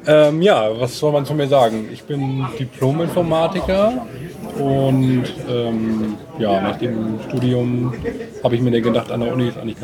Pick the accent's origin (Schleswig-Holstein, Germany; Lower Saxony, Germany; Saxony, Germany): Schleswig-Holstein, Germany; Bad Segeberg; now in Kiel, Germany; Ja, ursprünglich bin ich mal Segeberger gewesen. Also ich komme schon seit jeher aus dem Norden